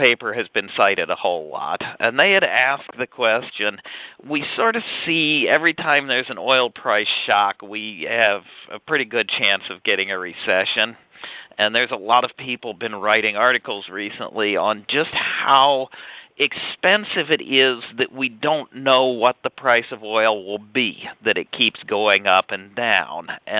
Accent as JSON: {"language": "English", "region": "Pennsylvania", "country": "United States", "said": "you know, I come from Pennsylvania."}